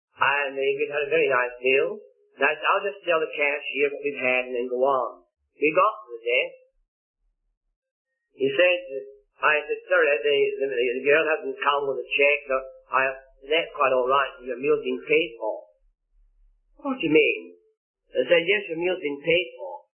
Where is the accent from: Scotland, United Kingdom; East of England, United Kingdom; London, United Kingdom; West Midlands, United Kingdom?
Scotland, United Kingdom; Even though I'm a Scotsman.